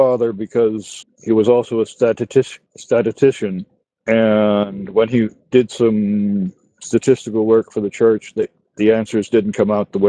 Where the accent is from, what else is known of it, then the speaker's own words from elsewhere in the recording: Boston, Massachusetts, United States; Well, I'm from the Boston area